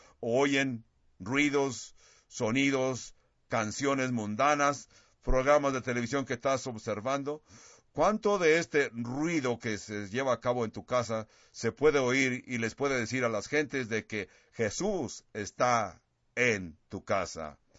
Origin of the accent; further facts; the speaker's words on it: California, United States; now in New Mexico, United States; Aquí, en esta área que vivimos en Nuevo México, de veras, no hay mucho tráfico. Yo crecí en California